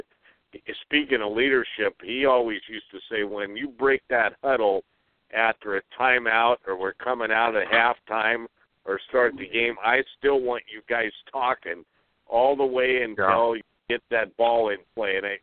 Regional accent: Portland, Oregon, United States; and of course I grew up in Selwood Park and Westmoreland Park, and it was great.

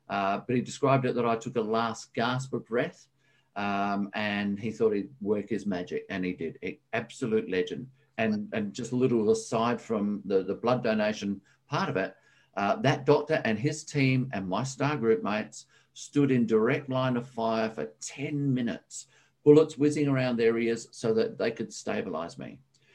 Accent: Scotland, United Kingdom; born there; I have an English background. I'm a Scotsman by birth.

